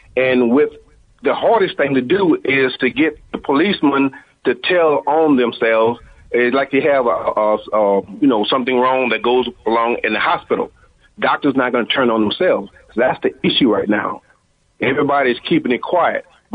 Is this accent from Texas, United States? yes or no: no; Louisiana, United States; Just like back in the South, I'm born and raised in Louisiana, and growing up, that was a real big issue as far as racism is concerned.